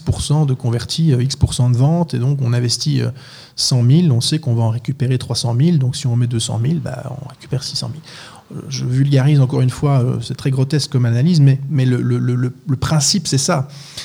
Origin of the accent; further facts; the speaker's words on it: Belgium; là ici en Europe, enfin en Belgique en particulier, j'ai grandi en Belgique